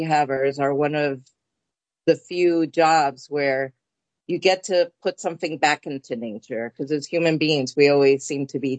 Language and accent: English; New York City, New York, United States; first language es; English is a second language; I grew up in Forest Hills, Queens, not in an area that I would say was predominantly Hispanic.